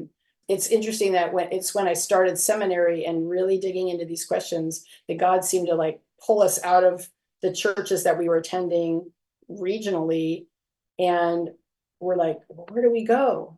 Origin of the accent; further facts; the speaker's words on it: Hollywood, California, United States; Yeah, I mean, I grew up in Hollywood with a screenwriter, producer, mother.